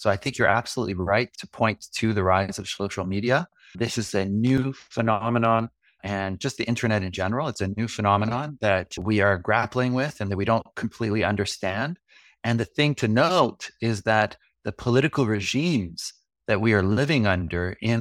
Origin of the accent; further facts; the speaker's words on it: Canada; But I have to say that, you know, as a Canadian, going out into nature is part of a regular practice